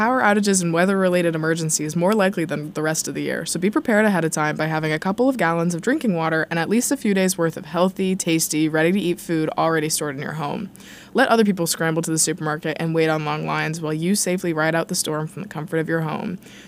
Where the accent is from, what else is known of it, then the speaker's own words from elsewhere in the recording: Massachusetts, United States; I'm from 10 minutes away from campus.